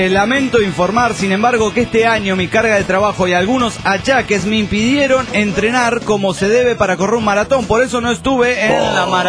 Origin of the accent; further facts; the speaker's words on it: Misiones, Argentina; Hola, soy el gringo de Misiones.